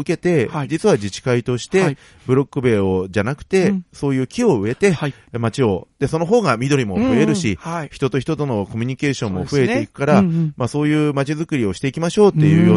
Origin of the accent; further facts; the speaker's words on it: Kokubunji, Tokyo, Japan; 私の地元だと国分寺市に高木町っていう町があるんですけれども、